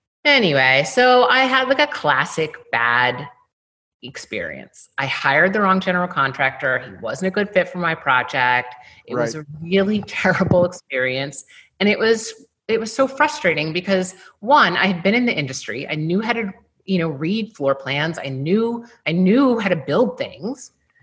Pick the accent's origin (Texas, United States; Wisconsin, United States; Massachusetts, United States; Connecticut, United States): Connecticut, United States; New London; growing up in New London, Connecticut, no one in my community or no one that I knew was an architect.